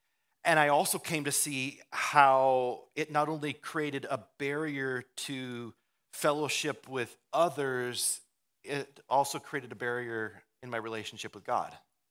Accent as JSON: {"language": "English", "region": "Iowa", "country": "United States", "tie": "born or raised there", "said": "you probably didn't know that I grew up in Iowa because I don't talk about"}